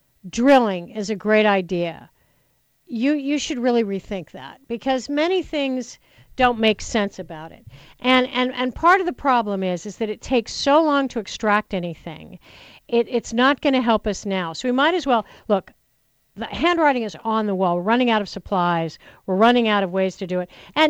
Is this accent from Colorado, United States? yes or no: yes; Nunn, Colorado, United States; I wasn't really a native of Greeley because I'm from Nunn